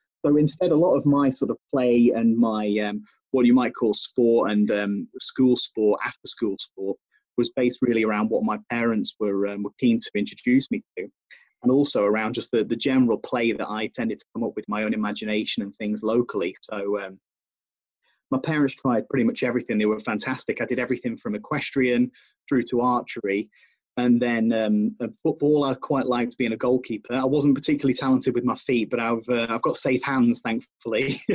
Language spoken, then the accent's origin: English; Blackpool, North West England, United Kingdom; born there; Well, I was born in a town called Blackpool, which is on the northwest coast of England.